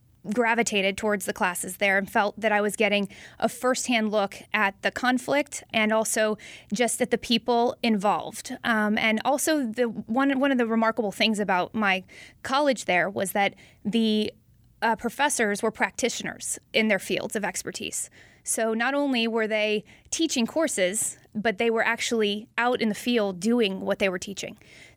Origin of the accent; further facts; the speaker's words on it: Oklahoma City, Oklahoma, United States; now in Israel; First, I graduated from Heritage Hall here in Oklahoma